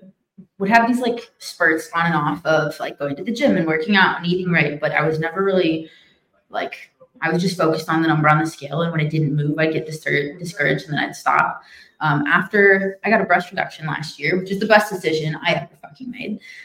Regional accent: Illinois, United States; Being in Colorado helps, too, because I grew up in Illinois where there's no sun and it's cold all the fucking time.

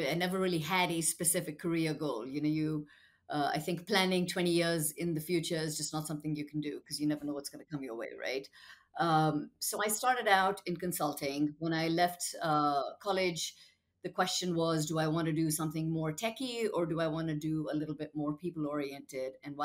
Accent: India; So I was born and raised in India. I was the daughter of an engineer.

